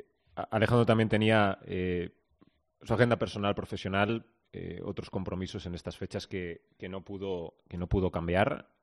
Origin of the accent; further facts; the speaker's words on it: Asturias, Spain; la rivalidad que se tiene en el día a día como asturianos